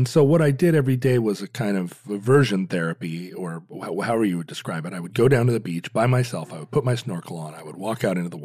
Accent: Alaska, United States; Growing up in Alaska, like swimming was a secondary.

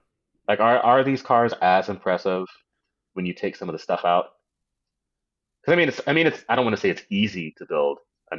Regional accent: United States; hey, I'm American

